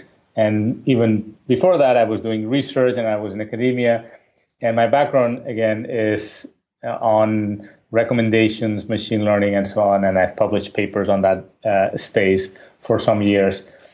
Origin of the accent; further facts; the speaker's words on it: Barcelona, Catalonia, Spain; I'm originally from Barcelona, Spain.